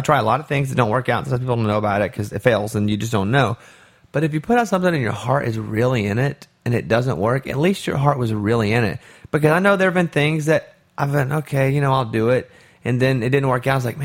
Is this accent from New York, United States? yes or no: no; Arkansas, United States; listen, I grew up in Arkansas.